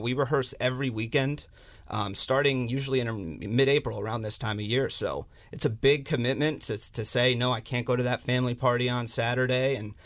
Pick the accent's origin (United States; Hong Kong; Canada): United States; Meriden, Connecticut; I'm from Meriden, Connecticut. Had a great program there.